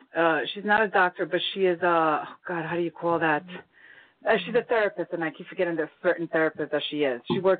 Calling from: New York, United States; New York.

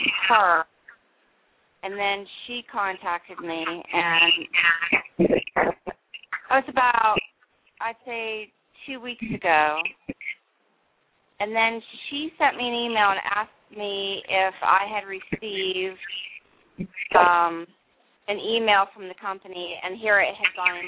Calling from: New Jersey, United States; I'm calling from New Jersey.

